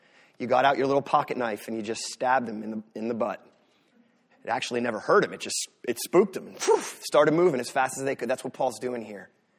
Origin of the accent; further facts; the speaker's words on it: Northeast, United States; I'm from the Northeast, and I don't even know how not to be sarcastic. It's so bred in me.